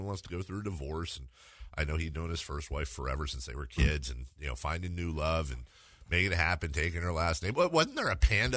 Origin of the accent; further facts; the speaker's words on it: Carmichael, California, United States; I was raised in Carmichael. What the hell do I know?